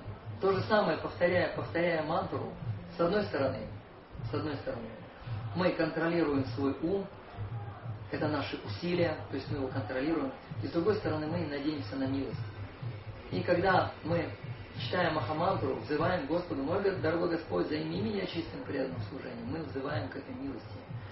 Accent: Petropavl, North Kazakhstan Region, Kazakhstan; born there; Я родился в Петропавловске, это рядом с Куляном.

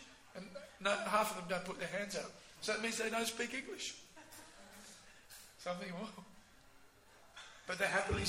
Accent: Australia; Oh, I'm an Indian. So what? I'm an Australian. Isn't it ironic? I'm an Aussie.

